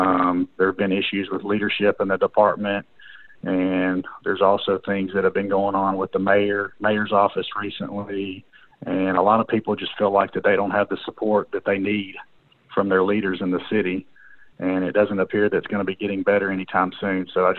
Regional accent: Nashville, Tennessee, United States; I grew up in Nashville, so I'm one of the few I can say now that was part of the department that actually had ties to the community and family here.

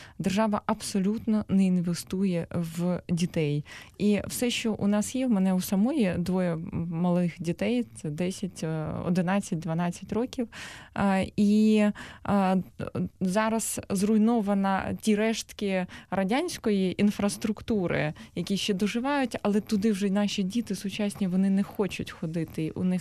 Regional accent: Cherkasy, Cherkasy Oblast, Ukraine; born there; я сама народилася в Черкасах, до речі.

